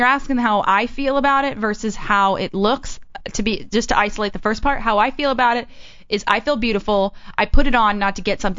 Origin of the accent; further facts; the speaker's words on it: Texas, United States; I've never been huge in a country, which is funny because I'm from Texas.